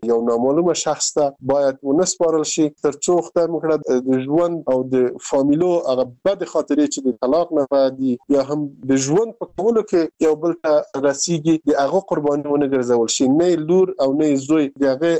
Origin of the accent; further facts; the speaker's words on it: Afghanistan; زه چې په افغانستان کې یو وګړی یم اوسېږم